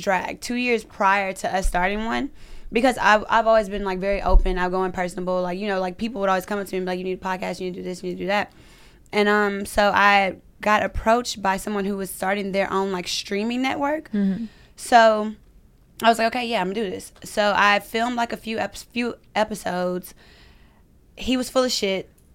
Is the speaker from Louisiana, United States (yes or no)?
yes; Baton Rouge, Louisiana, United States; moved away as an adult; I'm from Louisiana, born and raised, Baton Rouge. I moved out here at 22.